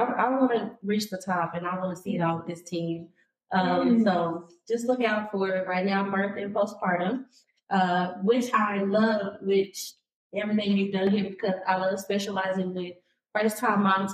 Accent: Dallas, Texas, United States; I'm from Dallas.

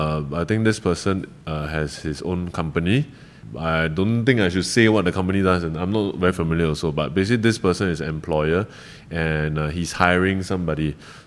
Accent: Malaysia; now in Singapore; I'm from Malaysia, right? I'm a Malaysian PR working and living in Singapore.

